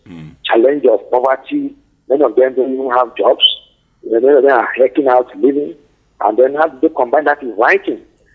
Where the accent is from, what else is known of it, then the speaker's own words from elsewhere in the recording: Nigeria; actually it's in my hometown, in Nigeria